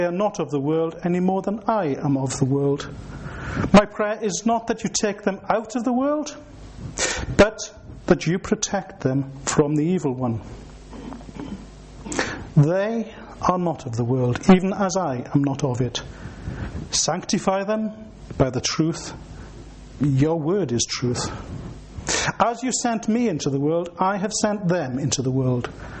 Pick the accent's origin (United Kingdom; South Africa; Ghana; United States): United Kingdom; Wales; as a Welshman, not just a Welshman, but as someone from South Wales who lived on the Gower, summer holidays would frequently be down on the Gower beaches.